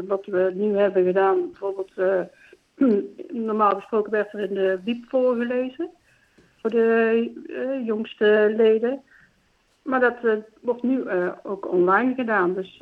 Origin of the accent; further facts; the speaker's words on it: Galder, North Brabant, Netherlands; now in Baarle-Nassau, Netherlands; Ik kom oorspronkelijk uit Galder. Daar heb ik ook tot voor kort gewoond. En net voor de lockdown zijn wij verhuisd naar Baren-Nassau.